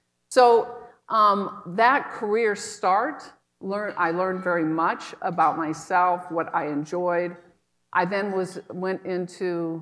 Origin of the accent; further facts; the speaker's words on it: Sioux City, Iowa, United States; also born or lived in New York; now in Minnesota, United States; We're not going back to the Midwest. She's from Peoria. And I'm from Sioux City.